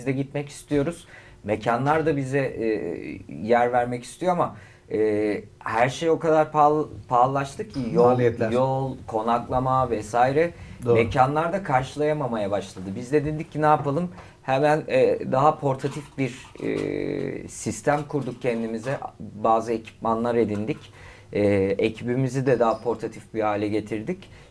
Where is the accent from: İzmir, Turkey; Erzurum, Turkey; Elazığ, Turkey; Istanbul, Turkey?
Elazığ, Turkey; Ben aslen Elazığlıyım ama hanım o taraflı olunca demek ki bende bir hanım köylülük var.